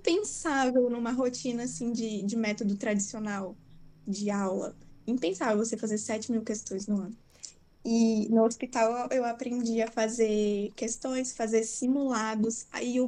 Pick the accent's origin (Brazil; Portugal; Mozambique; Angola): Brazil; Guajará-Mirim, Rondônia; Então, eu sou daqui de Guajará Mirim, no interior de Rondônia, bem na fronteira com a Bolívia.